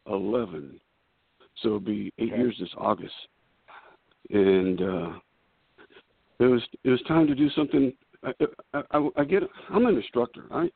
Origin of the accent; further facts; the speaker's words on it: California, United States; also born or lived in Corpus Christi, United States; I was born in Texas. I was born down in Corpus Christi, and my dad moved to California, and I grew up in California.